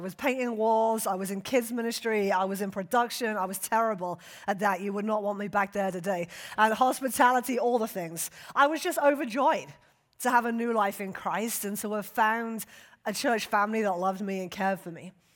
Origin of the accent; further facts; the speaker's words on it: United Kingdom; Now, he's a very handsome Puerto Rican, and I am a Brit, and so we like to affectionately refer to one another as